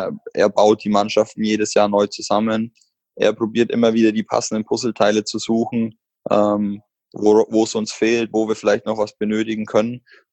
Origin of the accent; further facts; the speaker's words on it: Bamberg, Bavaria, Germany; wie ich vorhin erzählt habe, ich komme aus Bamberg